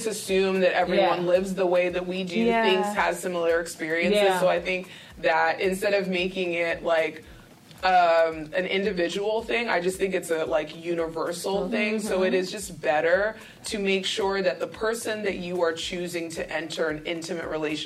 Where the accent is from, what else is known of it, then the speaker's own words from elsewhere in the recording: Nigeria; I'm Nigerian, and in our language, there are so many like slangs and so many sayings that cannot be translated like clearly into the English language